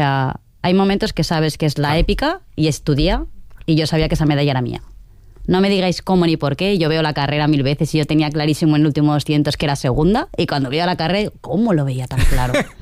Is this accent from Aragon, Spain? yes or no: yes; Aragon, Spain; gracias a que soy maña y he sido terca y testaruda